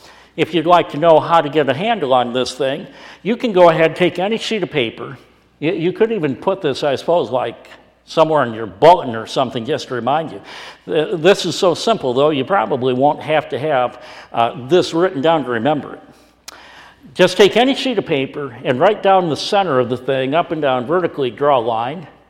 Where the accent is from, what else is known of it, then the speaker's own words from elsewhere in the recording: Grand Rapids, Michigan, United States; Well, I came from the Grand Rapids, Michigan area.